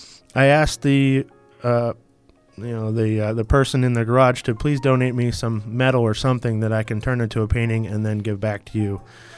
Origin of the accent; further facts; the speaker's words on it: Stoneboro, Pennsylvania, United States; I am from Mercer County, a tiny little town called Stoneboro, Pennsylvania.